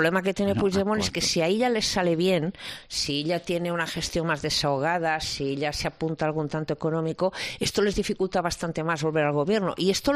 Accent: Catalonia, Spain; als has vist prou, que decimos en Cataluña, como los vascos, ya pasan de ti y hacen lo que les da la gana

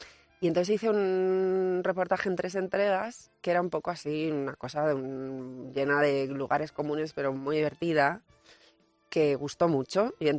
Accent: Ponferrada, Castile and León, Spain; Bueno, es una ciudad de 60.000 habitantes, pero bueno, en mi lugar natal.

